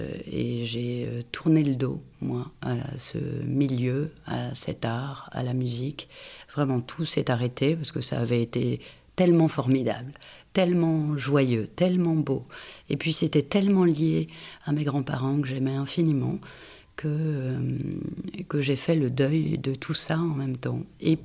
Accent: Nantes, Pays de la Loire, France; de Nantes, où mon grand-père était lui-même ténor et ma grand-mère pianiste répétitrice

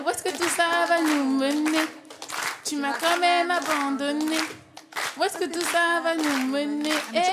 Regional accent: Paris, Île-de-France, France; Je viens de Paris 11e.

